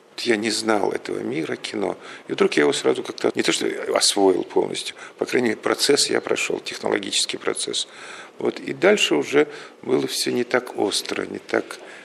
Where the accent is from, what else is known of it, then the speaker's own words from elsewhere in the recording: Mukachevo, Zakarpattia Oblast, Ukraine; born there; Я родился проездом в Мукачево.